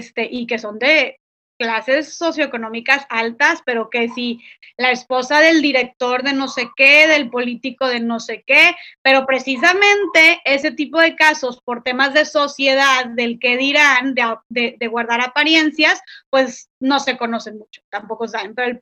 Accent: Monterrey, Nuevo León, Mexico; soy de Monterrey, Nuevo León, y me dicen, tú siendo de Nuevo León, un estado tan conservador y de los estados más machistas que hay en México

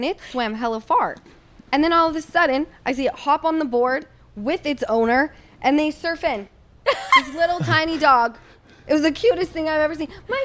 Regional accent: Utah, United States; So as everyone knows, Easton and I grew up in Utah, and in Utah, there is a large Tongan and Samoan population.

